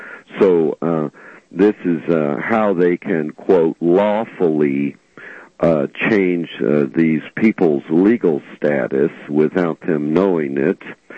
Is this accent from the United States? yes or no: yes; Kansas, United States; I'm from Kansas